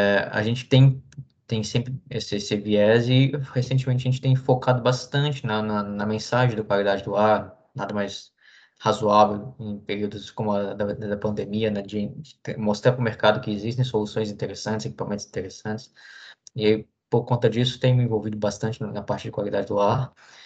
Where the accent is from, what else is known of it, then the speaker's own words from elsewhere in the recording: Brasília, Federal District, Brazil; Eu sou de Brasília, comecei lá com o escritório de Brasília, na área comercial.